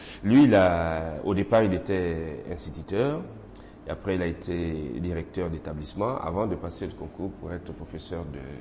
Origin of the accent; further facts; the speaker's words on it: Côte d’Ivoire; first language Baoulé; French is a second language; Il y a le baoulé, que je parle, qui est ma langue maternelle